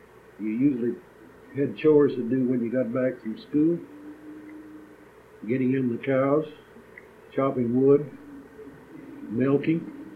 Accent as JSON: {"language": "English", "town": "Rivera", "region": "Texas", "country": "United States", "tie": "born or raised there", "also_born_or_lived": "Scotland, Texas", "lives_now": "Kingsville, United States", "said": "presently living in Kingsville, Texas. I was born in Scotland, Texas, Archie County, in 1908. And we moved to Rivera in 1909."}